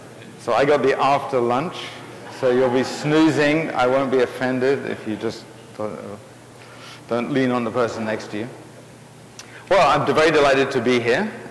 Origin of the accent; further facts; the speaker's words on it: England, United Kingdom; I'm from England, in case you didn't know.